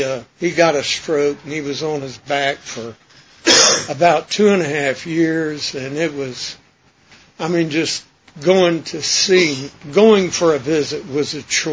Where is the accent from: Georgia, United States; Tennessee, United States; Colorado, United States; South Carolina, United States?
Georgia, United States; also born or lived in Key West; I was born in Key West and spent most of my time in Georgia. I'm a damn cracker, you know.